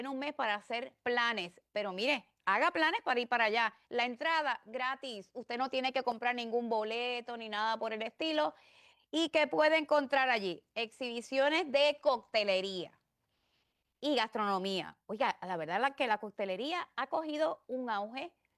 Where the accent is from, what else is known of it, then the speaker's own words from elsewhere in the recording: Puerto Rico; Yo soy puertorriqueña